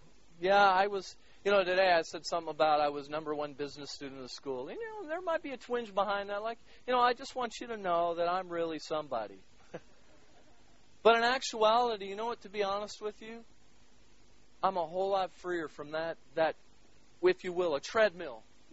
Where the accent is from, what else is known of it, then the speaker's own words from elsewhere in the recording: United States; I grew up in the States.